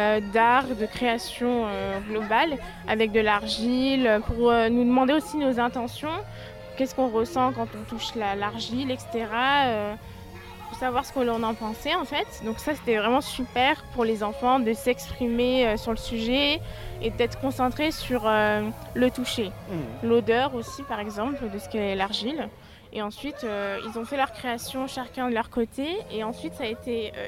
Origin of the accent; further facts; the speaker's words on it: Nouvelle-Aquitaine, France; je vais commencer un service civique dans la communication en août, dans le Périgord, parce que je viens du Périgord, en Dordogne.